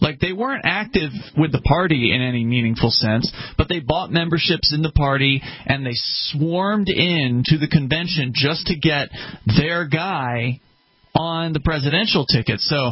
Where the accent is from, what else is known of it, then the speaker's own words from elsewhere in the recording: Sarasota, Florida, United States; moved away; where I grew up in Sarasota, Florida, I went back to visit